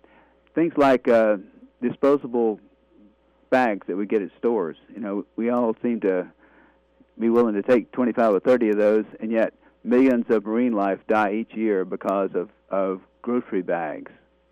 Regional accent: United States; Well, I grew up in Lawrence County, not far from where we are right now.

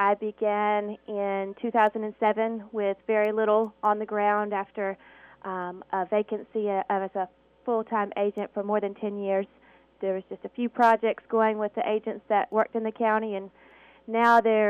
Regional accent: Columbia, South Carolina, United States; now in Abbeville, United States; I grew up around Columbia in the Midlands area of South Carolina and moved up to Abbeville after a short stay on the coast of South Carolina.

